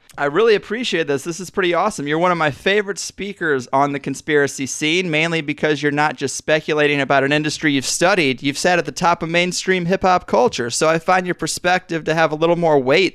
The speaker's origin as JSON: {"language": "English", "region": "Midwest", "country": "United States", "tie": "born or raised there", "said": "I grew up in the Midwest, and I didn't really have any black friends until college"}